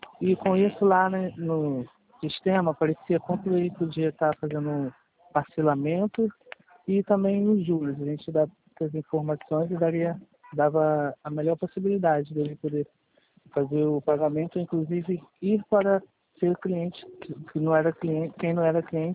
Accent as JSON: {"language": "Portuguese", "region": "Rio de Janeiro", "country": "Brazil", "tie": "born there", "said": "Não, sou nascido na Tijuca, moro aqui no centro do Rio."}